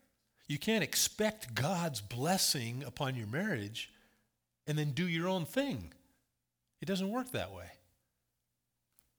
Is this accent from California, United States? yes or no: yes; Placerville, California, United States; She grew up in Diamond Springs. I grew up in Placerville.